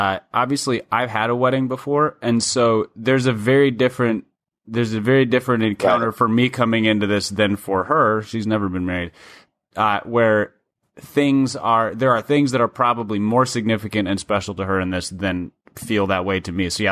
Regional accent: Minnesota, United States; I know growing up in Minnesota, it just wasn't a big deal.

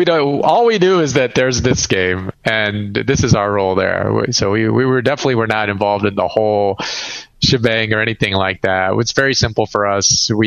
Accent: Lebanon; now in United States; I grew up in Lebanon, and physical card games growing up in a remote village in Lebanon

